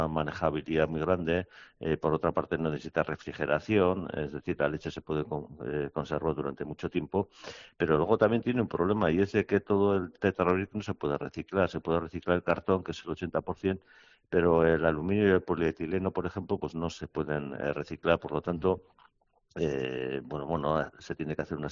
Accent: Tolosa, Basque Country, Spain; born there; en mi pueblo de nacimiento, en Tolosa

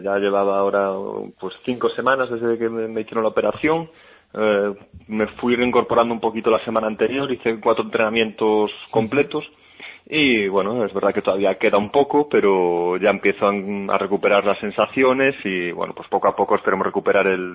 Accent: Galicia, Spain; cada vez somos menos gallegos en el equipo

